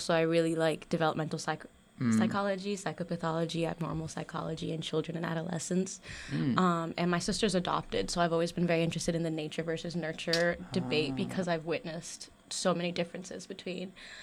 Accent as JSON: {"language": "English", "country": "Ethiopia", "tie": "born or raised there", "also_born_or_lived": "Seattle, United States", "said": "I grew up in Ethiopia. I was there for 10 years. I was in Seattle, Washington beforehand."}